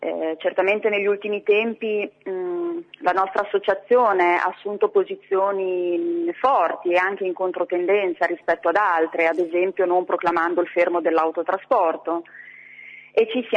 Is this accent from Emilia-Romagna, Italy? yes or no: yes; Modena, Emilia-Romagna, Italy; Modena è la mia provincia, io sono modenese